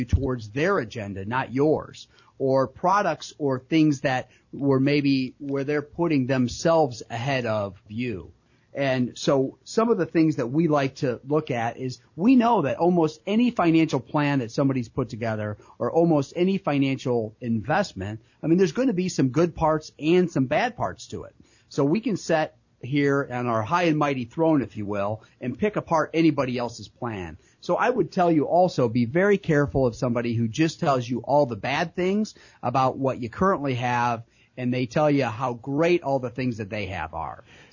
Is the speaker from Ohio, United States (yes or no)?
yes; Pemberville, Ohio, United States; I mean, I grew up in Pemberville, Ohio. I am not fancy.